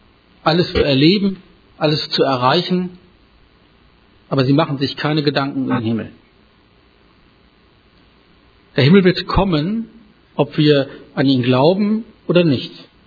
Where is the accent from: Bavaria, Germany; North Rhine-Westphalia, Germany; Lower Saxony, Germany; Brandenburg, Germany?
Lower Saxony, Germany; Dornum; ich komme aus Dornum, gehöre zur FEG in Norden.